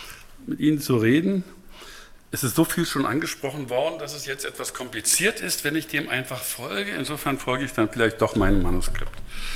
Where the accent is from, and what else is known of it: Germany; born or raised there